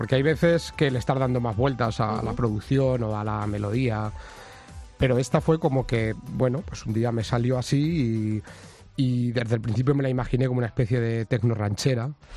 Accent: Villanueva de la Jara, Castilla-La Mancha, Spain; Es una ermita de mi pueblo, de Villanueva de la Jara.

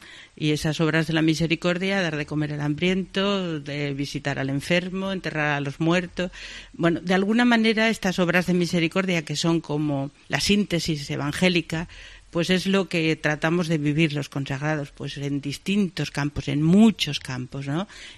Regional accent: Valencian Community, Spain; now in Menorca, Spain; yo soy valenciana y hablo valenciano, pero he hablado tantas pocas veces en mi vida que ahora el menorquí me resulta difícil.

